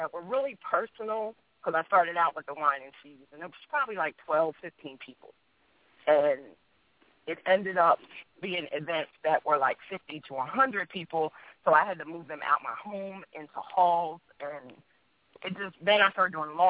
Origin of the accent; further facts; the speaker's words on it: Philadelphia, Pennsylvania, United States; you all know I'm from Philly, so I got to rep Philly even though I'm a Georgia Peach now.